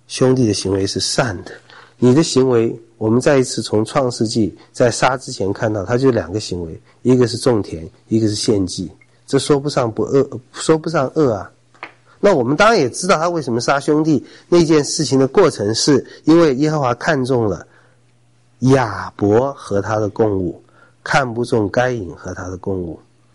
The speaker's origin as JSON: {"language": "Chinese", "country": "China"}